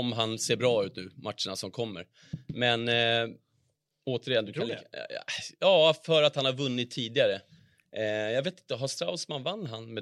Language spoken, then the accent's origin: Swedish; Finland; now in Sweden; Jag gick ju alltid i målvaktsskolan med han när jag var liten i Finland.